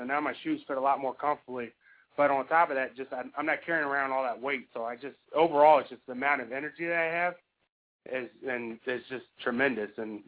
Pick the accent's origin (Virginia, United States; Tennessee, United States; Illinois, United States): Virginia, United States; I'm from Virginia. I'm a chef.